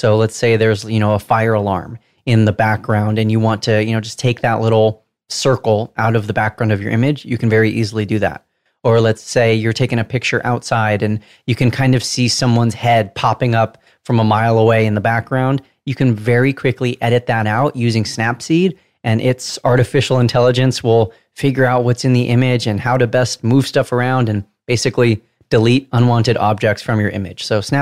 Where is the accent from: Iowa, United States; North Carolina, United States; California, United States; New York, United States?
California, United States; accent: Southern California; decipher my Southern California accent